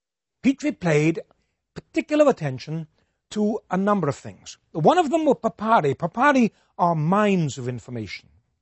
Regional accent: England, United Kingdom; if I may say so as an Englishman or a former Englishman

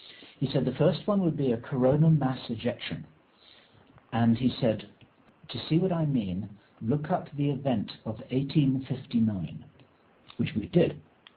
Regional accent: England, United Kingdom; now in United States

